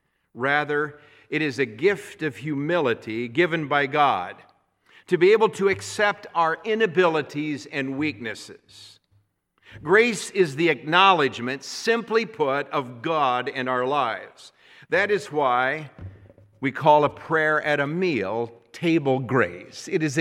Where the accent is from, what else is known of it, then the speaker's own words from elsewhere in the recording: United States; some things which bring me great pride as an American.